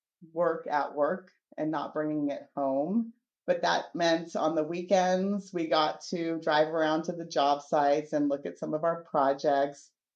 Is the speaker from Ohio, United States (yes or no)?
no; Sacramento, California, United States; we all were born and raised in Sacramento, went to McClatchy High School, stayed in the Southland Park, Land Park area all through my teens and into my 20s.